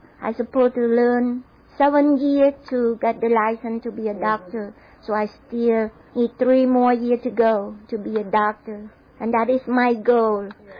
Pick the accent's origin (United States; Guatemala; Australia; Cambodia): Cambodia; born there; English is a second language; I was born in Cambodia, the family that believe in Buddha, and they worship Buddha as God.